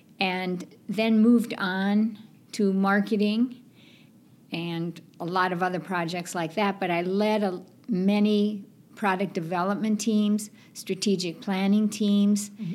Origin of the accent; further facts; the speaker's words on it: Minnesota, United States; moved away; My husband Steve and I moved here 9 years ago, and needless to say, we love it. We came from Minnesota, so if you saw the weather forecast last week, you know we really love it